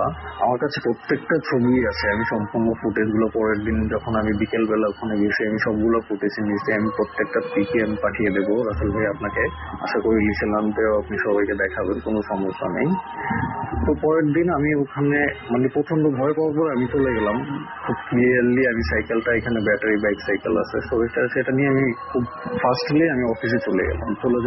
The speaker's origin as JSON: {"language": "Bangla", "country": "Bangladesh", "said": "মই বলা হয় আমাদের বাংলাদেশে আঞ্চলিক ভাষায়"}